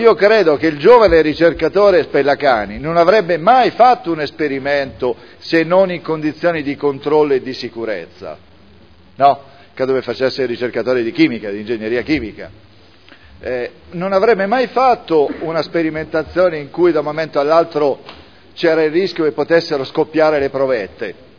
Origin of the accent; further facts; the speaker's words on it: Lecce, Apulia, Italy; sono di Lecce